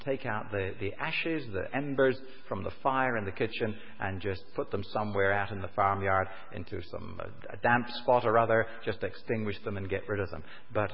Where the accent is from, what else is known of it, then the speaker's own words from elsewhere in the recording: Guernsey; moved away; also born or lived in Islay, Scotland; During World War II, I was evacuated from Guernsey when the Germans invaded, and I went to live for 4 to 5 years on a Hebridean island, the island of Islay.